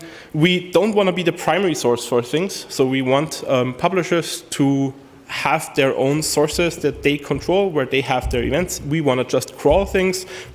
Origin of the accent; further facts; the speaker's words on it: Austria; English is a second language; I'm from Austria, which is why I'm holding the talk in English so you all can understand me.